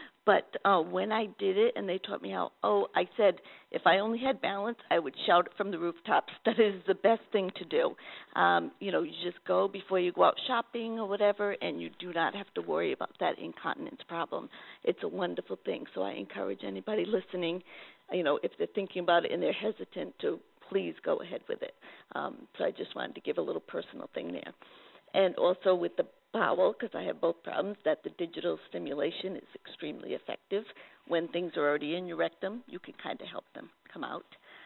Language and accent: English; Rhode Island, United States; Rhode Island.